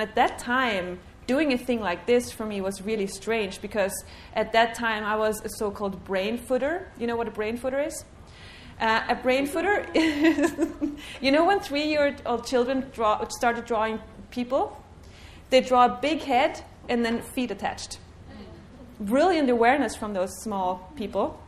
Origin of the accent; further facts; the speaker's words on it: Austria; now in Sweden; I am from Austria, but I live in Sweden.